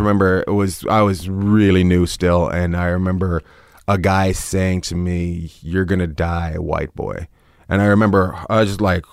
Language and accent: English; Canada; With, hey, I'm from Canada.